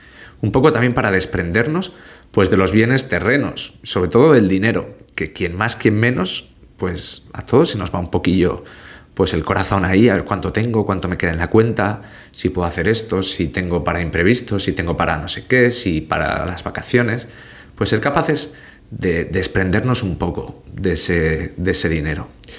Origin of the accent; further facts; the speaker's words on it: Spain; En mi país, en España, son solo los viernes de cuaresma.